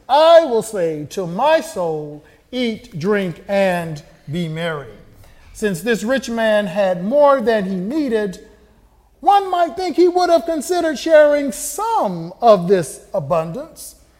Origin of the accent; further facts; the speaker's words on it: Florida, United States; Growing up in Florida, I witnessed my parents teach me by example that we are called to give to others.